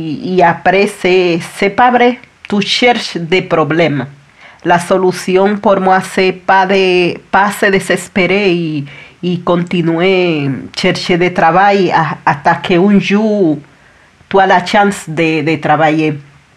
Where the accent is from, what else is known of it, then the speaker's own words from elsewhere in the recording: Dominican Republic; yo vine de República Dominicana.